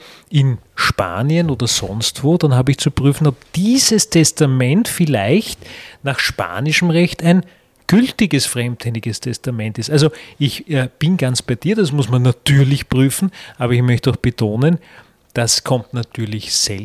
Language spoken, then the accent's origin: German; Austria; wie bei uns in Österreich jetzt jüngst